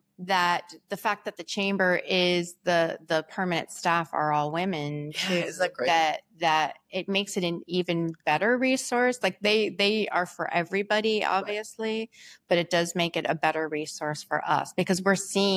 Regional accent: Gloversville, New York, United States; I grew up in Gloversville, and then I moved to New York City as soon as, for college.

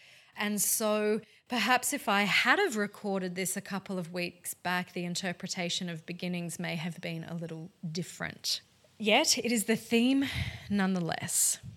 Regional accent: Australia; In case you hadn't guessed from my accent, I am in Australia.

